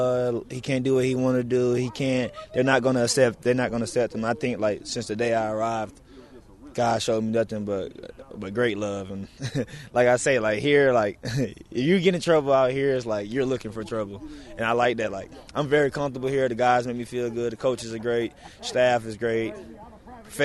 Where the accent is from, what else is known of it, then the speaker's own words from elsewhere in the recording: Atlanta, Georgia, United States; we're from Atlanta, like. We don't cry about nothing.